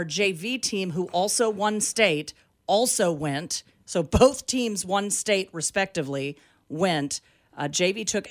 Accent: Kansas City, Missouri, United States; So he asked, where are you from? I said, I'm from Kansas City, and he smiled.

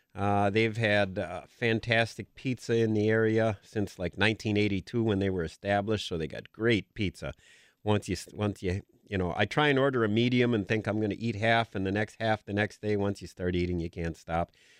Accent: Green Bay, Wisconsin, United States; If you like broasted chicken, and when I grew up in Green Bay, everybody went to Kroll's.

